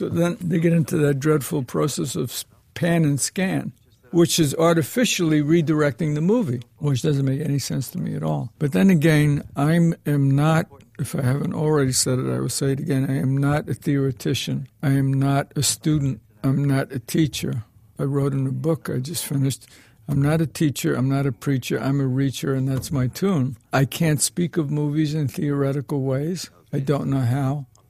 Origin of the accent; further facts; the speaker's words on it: East, United States; I mean, I love the West. I'm from the East, but I've came to like the West